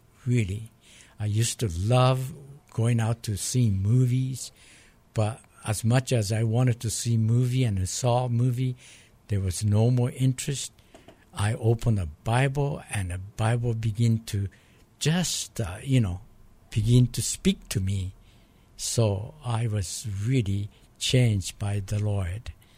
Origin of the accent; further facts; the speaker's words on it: Japan; Well, I'm from Japan.